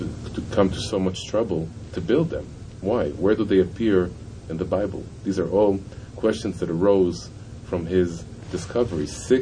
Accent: Jerusalem, Jerusalem District, Israel; I was born and raised in Jerusalem, in Israel, in the Holy Land

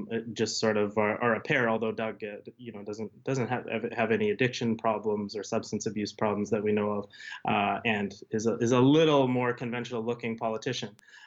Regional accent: Canada; Yeah, it's just sort of embarrassing as a Canadian.

